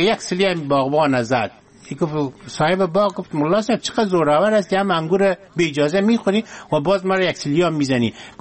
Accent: Afghanistan; ما از افغانستان هستم،

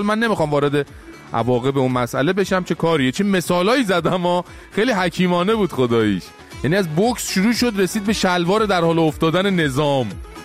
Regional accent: Iran

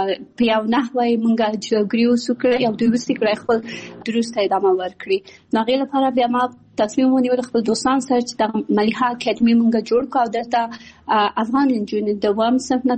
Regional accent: Kabul, Afghanistan; born there; also born or lived in Pakistan; زه په کابل کې زیږیدلې یم او خپل ابتدایي تعلیمات مې په پاکستان کې کړی او بیا ثانوي او بیرته پوهنتون مې په کابل کې ویلی ده.

